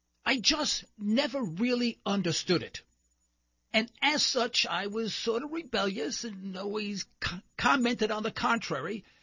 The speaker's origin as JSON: {"language": "English", "town": "New York City", "region": "New York", "country": "United States", "tie": "born or raised there", "said": "Actually, you probably have detected from my accent, I am probably not from Oklahoma. Yes, I'm from New York City. In fact, I'm a Harlem boy from New York City."}